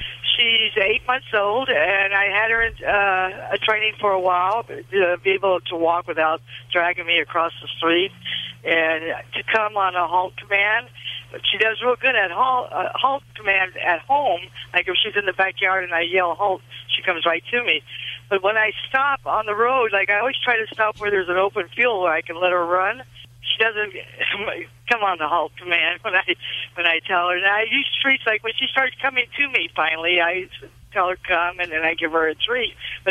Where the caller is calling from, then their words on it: Oklahoma, United States; Well, right now I'm in Oklahoma.